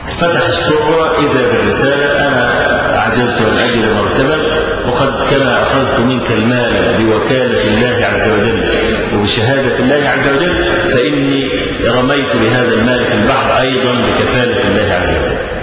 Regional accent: Egypt; احنا عندنا في مصر

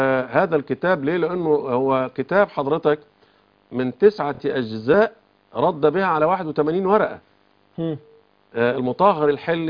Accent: Egypt; في بلدنا مصر

